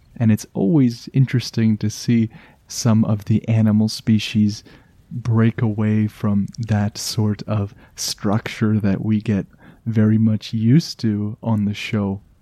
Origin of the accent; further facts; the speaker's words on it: Canada; I am just a Canadian in my little bubble of always cold.